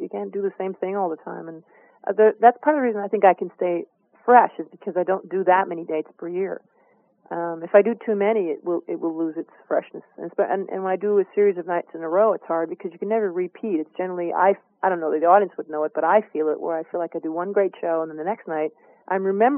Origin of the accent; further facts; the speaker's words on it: Tucson, Arizona, United States; born there; I was born in Tucson, Arizona, so no problem.